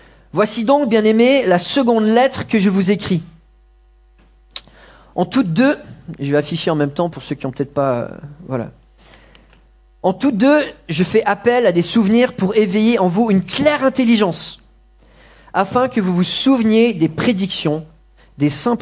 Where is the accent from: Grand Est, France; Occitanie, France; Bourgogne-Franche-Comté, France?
Occitanie, France; Toulouse; also born or lived in Los Angeles; now in Lyon, France; en tant que Toulousain. Même si voilà, ça fait 11 ans que j'habite à Los Angeles. Non, j'ai quitté Lyon il y a 20 ans pour aller 11 ans à Los Angeles et ensuite 10 ans à Lyon.